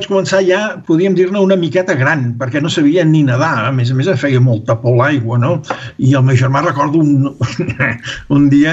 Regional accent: L'Armentera, Catalonia, Spain; born there; jo vaig néixer a l'Empordà, a l'Empordà, a un poble que es diu l'Armentera.

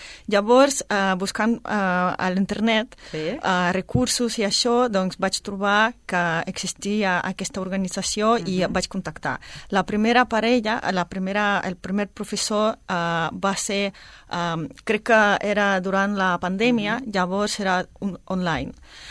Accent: Russia; Catalan is a second language; now in Castellar del Vallès, Spain; De Rússia.

